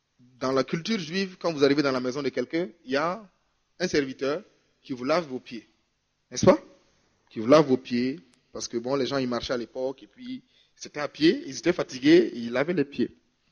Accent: Ngozi, Ngozi Province, Burundi; Parce que moi, je viens de Ngozi, colline Mureke.

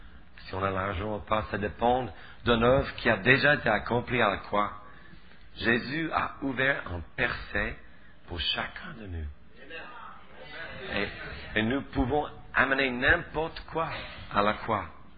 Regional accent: Switzerland; accent: Swiss; now in Paris, France; On a vraiment besoin de vous à Paris. Parce que moi, j'ai un accent suisse et les Parisiens se moquent de moi.

